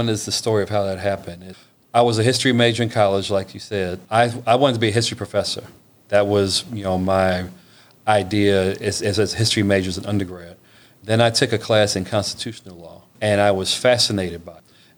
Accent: Tuskegee, Alabama, United States; And my grandmother was an alum of Tuskegee University and was on the alumni board. So I grew up on that campus in a sense.

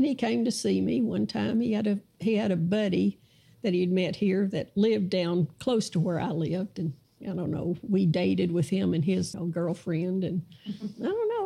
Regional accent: Arkansas, United States; I grew up in Arkansas, so sometimes my accent comes through.

